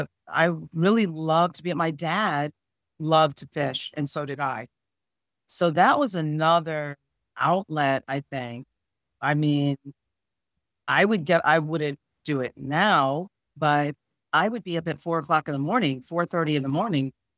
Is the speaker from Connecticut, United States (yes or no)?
yes; Connecticut, United States; So, you know, we're from Connecticut.